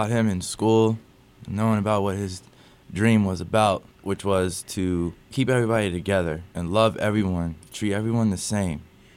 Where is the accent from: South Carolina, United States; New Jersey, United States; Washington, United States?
New Jersey, United States; Plainfield; I grew up in Plainfield, New Jersey.